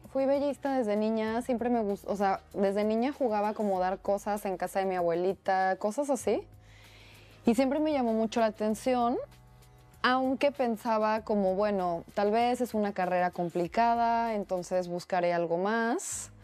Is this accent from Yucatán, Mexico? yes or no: no; León, Guanajuato, Mexico; also born or lived in Mexico City; yo soy guanajuatense, soy de León, y después de eso estuve un tiempo viviendo en Ciudad de México, aprendí un montón sobre la práctica acá. Pero luego, después de pandemia y por cosas de la vida, regresé a mi estado